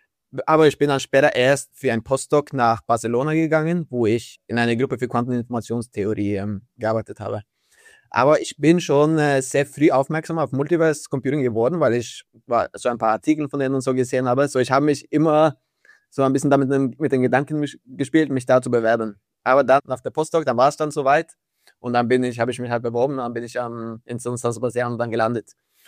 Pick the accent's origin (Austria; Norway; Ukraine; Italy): Norway; born there; German is a second language; moved away; ich bin gebürtiger Norweger. So, falls ihr meinen Akzent nicht versteht, dann sag Bescheid.